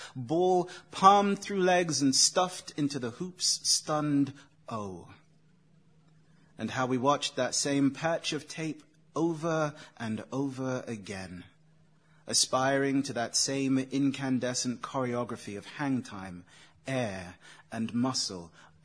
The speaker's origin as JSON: {"language": "English", "region": "London", "country": "United Kingdom", "tie": "born or raised there", "said": "So I was raised in London, came up through southeast London"}